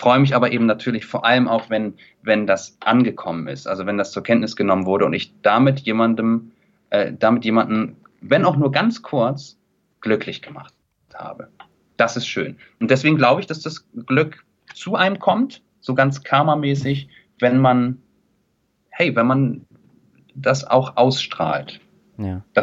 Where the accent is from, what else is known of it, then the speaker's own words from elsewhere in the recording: Kiel, Schleswig-Holstein, Germany; Und Kiel ist halt einfach meine Heimat. Ich bin da groß geworden, habe mir dann irgendwann auch mal die Frage gestellt, ob es in eine große Stadt geht, Hamburg, Berlin, München, und habe mich dagegen entschieden und es nie bereut.